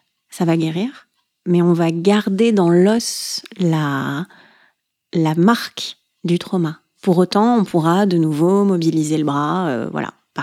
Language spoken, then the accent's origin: French; Lyon, Auvergne-Rhône-Alpes, France; now in Concarneau, France; J'habite à Concarneau, je suis lyonnaise de base.